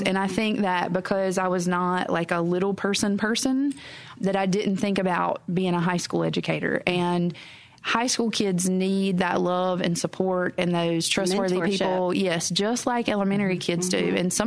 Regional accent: Mullins, South Carolina, United States; So I grew up in Mullins, which is just right across the river border mm-hmm. In Marion County.

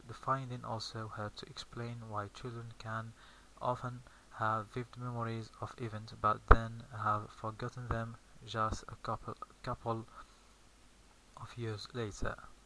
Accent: Algeria; I'm from Algeria and this is my record.

